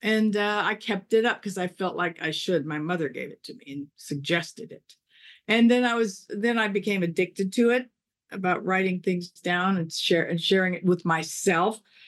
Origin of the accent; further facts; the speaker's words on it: Reseda, California, United States; That I grew up in Reseda? Yeah, I did.